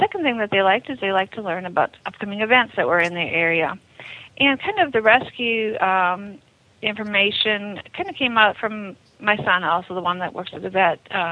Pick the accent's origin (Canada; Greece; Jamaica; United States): United States; Acworth, Georgia; It's going to be in my hometown of Ackworth. And it is sponsored by the Spay-Neuter Coalition of Georgia.